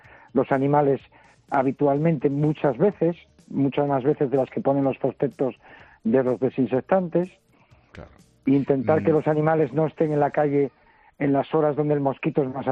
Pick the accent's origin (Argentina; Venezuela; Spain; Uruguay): Spain; Asturias; yo soy asturiano, trabajo en Asturias.